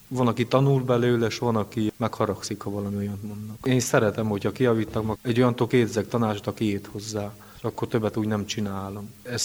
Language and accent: Hungarian; Siménfalva, Harghita, Romania; Siménfalváról, 1986-ban születtem.